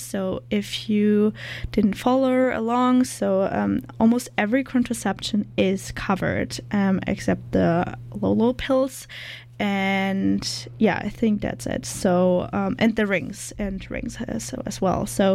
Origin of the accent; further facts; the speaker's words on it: Germany; moved away; I'm from Germany